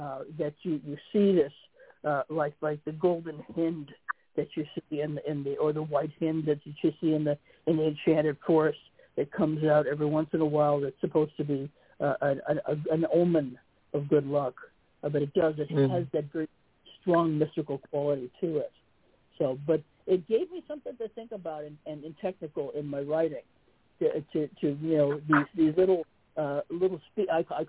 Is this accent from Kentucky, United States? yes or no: no; Chicago, Illinois, United States; Well, I'm a Midwesterner. So Michigan is a neighbor. I'm from Chicago.